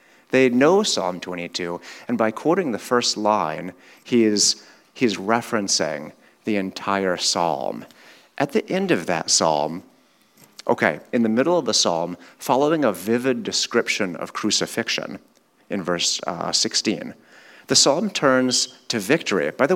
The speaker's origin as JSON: {"language": "English", "region": "Alaska", "country": "United States", "also_born_or_lived": "Ohio", "said": "I'm from Alaska and Ohio."}